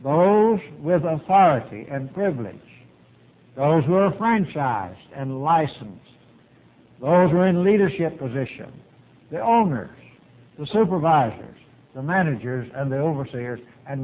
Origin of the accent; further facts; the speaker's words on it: England, United Kingdom; I'm not a Jew and I'm not a Greek. I'm an Englishman.